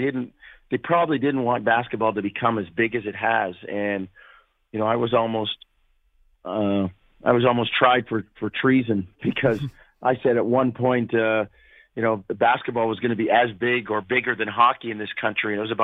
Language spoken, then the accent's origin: English; Queens, New York, United States; I grew up in Queens. I spent a lot of time growing up in Queens, New York. Most of my summers were spent there with family.